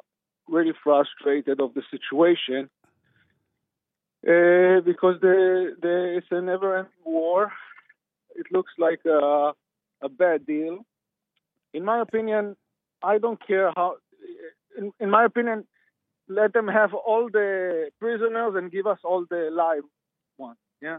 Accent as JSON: {"language": "English", "country": "Israel", "lives_now": "Los Angeles, United States", "said": "I'm from Israel. I am here in Los Angeles"}